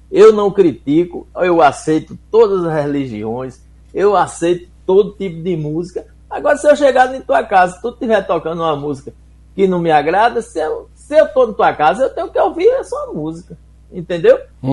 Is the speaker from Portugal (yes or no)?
no; Jacobina, Bahia, Brazil; Você vê pela minha voz, o povo pensa que eu sou paraibano, pensa que eu sou pernambucano, mas não, eu nasci e criei aqui em Jacobina. Já morei em Salvador 3 anos e nunca consegui mudar meu sotaque disso aqui.